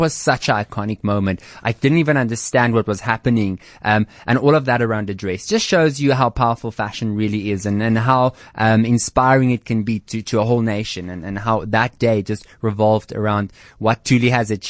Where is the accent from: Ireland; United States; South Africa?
South Africa; Koster, North West; I was always this young farm boy that was making clothes